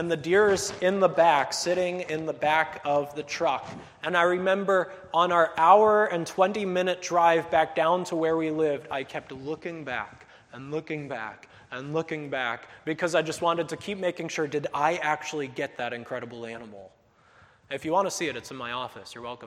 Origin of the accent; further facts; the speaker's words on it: New Hampshire, United States; I grew up in New Hampshire hunting, so I remember the time I shot my big buck at 13 years old